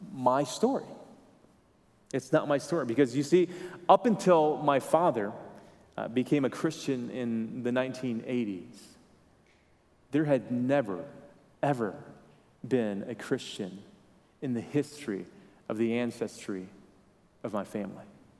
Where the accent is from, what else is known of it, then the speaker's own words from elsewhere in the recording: United States; as an American, you know, and I am an American